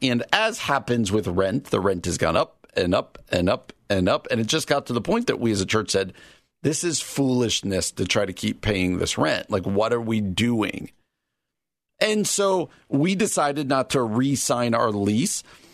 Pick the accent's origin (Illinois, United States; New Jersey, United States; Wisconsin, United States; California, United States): New Jersey, United States; I grew up in New Jersey outside of New York City. And so I grew up on the mid-80s Mets.